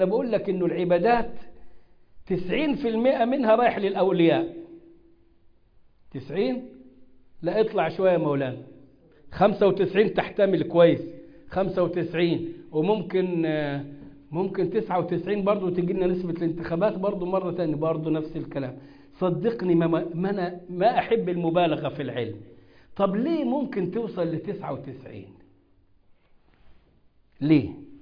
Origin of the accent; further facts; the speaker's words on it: Egypt; سيدنا الحسين اللي موجود عندنا في مصر في بيقولوا في مسجد الحسين وفي جبانة أسوان